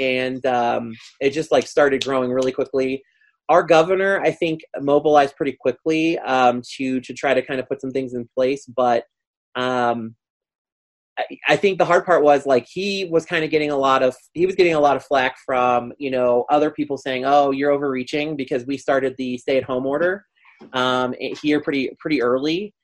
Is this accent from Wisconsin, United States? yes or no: no; Ohio, United States; now in Colorado, United States; You know, since I'm from Ohio, a lot of times people will say that's not the Midwest.